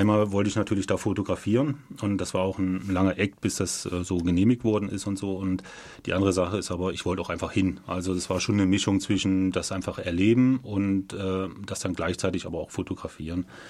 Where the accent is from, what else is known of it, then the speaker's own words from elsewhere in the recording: Schwäbisch Hall, Baden-Württemberg, Germany; ich komme aus Schwäbisch Hall, ich bin 45 Jahre alt